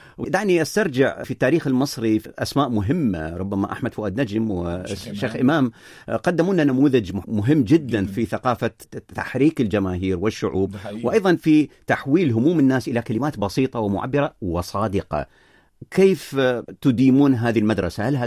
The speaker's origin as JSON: {"language": "Arabic", "country": "Iraq", "said": "وفي المقابل عندنا في العراق أيضا تجارب لسيدات وبنات"}